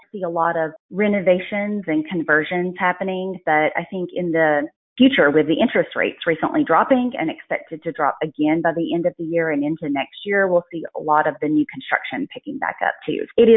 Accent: Georgia, United States; I'm from North Georgia area, which is where we're based.

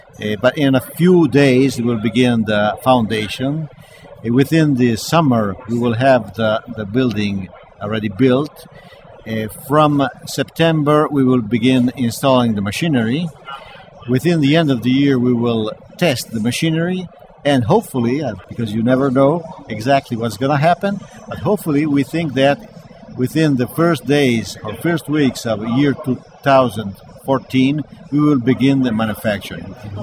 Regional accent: San Marino; San Marino, which is a small country inside Italy, which is my country, my home country.

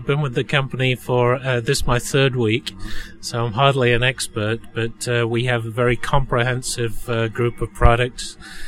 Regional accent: England, United Kingdom; now in United States; I'm originally from England, moved here in 1987, so 32 years in the flooring industry in the U.S.

